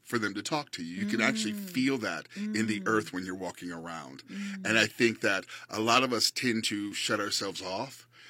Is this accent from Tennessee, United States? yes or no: no; Alton, Illinois, United States; But the thing I take most from my hometown of Alton is that it is known as the most haunted small town in America.